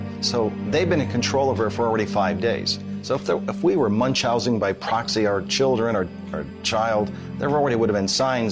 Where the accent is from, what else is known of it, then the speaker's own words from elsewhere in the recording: Connecticut, United States; We're from Connecticut.